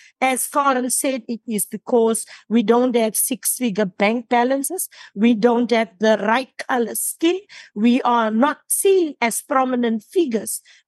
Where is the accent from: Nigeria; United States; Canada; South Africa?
South Africa; Cape Town, Western Cape; I was born and raised in Cape Town, a suburb called Woodstock in Cape Town.